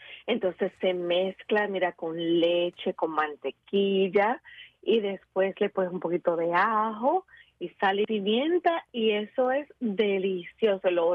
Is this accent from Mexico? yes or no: no; Puerto Rico; Mira, yo soy de Puerto Rico